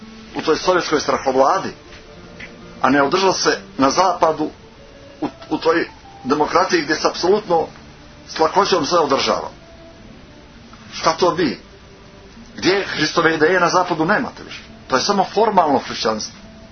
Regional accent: Montenegro; Nismo mi bili kao Crnogorci vezani za Rusiju, nego kao Srbi vezani za Rusiju.

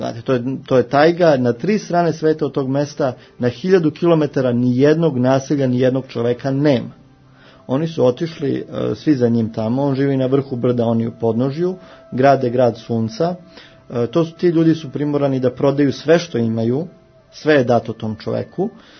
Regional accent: Serbia; ja sam Srbin

